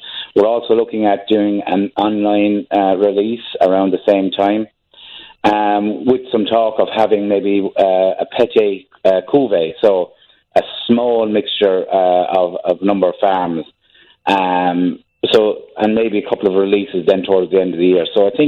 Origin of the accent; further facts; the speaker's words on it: Kilkenny, Leinster, Ireland; and I'm from Kilkenny, which is just over the border here from Waterford.